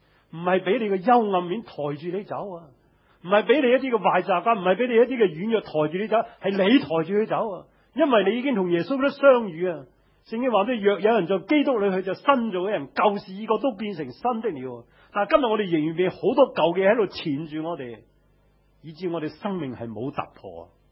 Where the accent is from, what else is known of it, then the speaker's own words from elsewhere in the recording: Hong Kong; 我哋香港人最叻